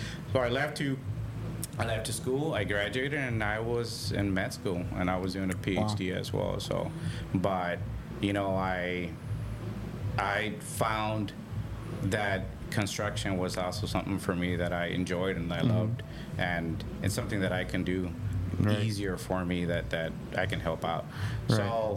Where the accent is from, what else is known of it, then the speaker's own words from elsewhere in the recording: Alamo, Texas, United States; I'm originally from South Texas, so I grew up in Alamo, the city of Alamo.